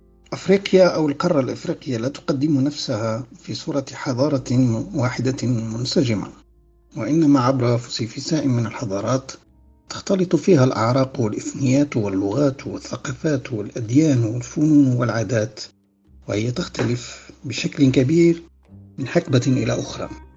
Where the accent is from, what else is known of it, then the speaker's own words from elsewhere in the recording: Morocco; يجب الاعتراف أننا متأخرون ومقصرون جدا كمغاربة في المقام الأول باعتبارنا أفارقة أيضا